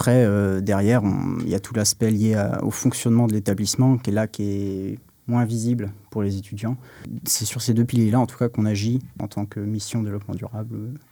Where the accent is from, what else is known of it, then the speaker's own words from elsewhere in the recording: Rennes, Brittany, France; Donc pour le coup, moi, je suis rennais, donc c'est le territoire rennais.